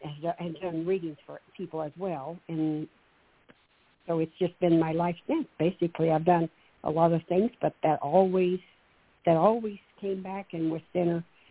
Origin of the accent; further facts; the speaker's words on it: the South, United States; I grew up in the South, and you didn't call adults by first names.